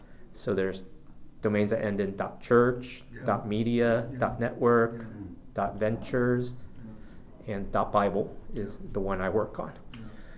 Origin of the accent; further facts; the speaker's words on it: Winchester, Virginia, United States; And I grew up in Winchester, Virginia.